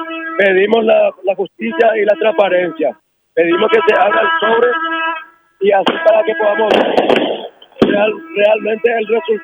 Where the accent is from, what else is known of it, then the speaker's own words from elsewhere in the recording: Paraguay; nosotros como pueblo paraguayo